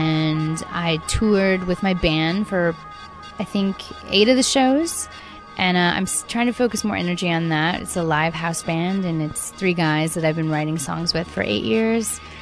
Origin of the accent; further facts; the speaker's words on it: Chicago, Illinois, United States; growing up in Chicago, I started going to house parties when I was 14